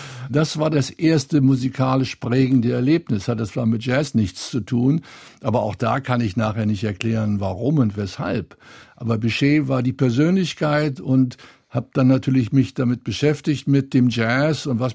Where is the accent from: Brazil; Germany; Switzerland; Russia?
Germany; East Germany; also born or lived in Poland; Also wir sind ja sehr spät aus der DDR schon rübergekommen in den Westen. Damals sagte man rübergemacht, weil das war noch vor dem Mauerbau zwar, aber immerhin auch damals noch nicht ganz leicht. Jedenfalls sind wir dann 53, nachdem wir ja eigentlich aus Polen, von Polen in Ostdeutschland